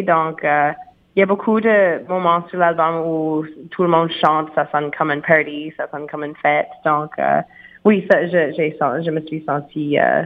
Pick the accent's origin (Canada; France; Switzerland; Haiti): Canada; Antigonish, Nova Scotia; Oui, bien, je suis originaire de Antigonish, qui n'est pas si loin. Donc, j'ai grandi dans une famille où ça joue le violon, c'est des fêtes chez nous.